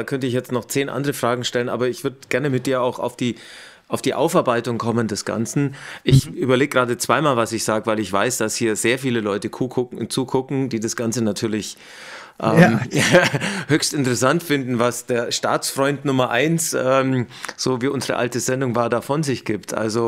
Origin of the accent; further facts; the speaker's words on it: Bavaria, Germany; weil ich das als Bayer irgendwie nie hinkriege.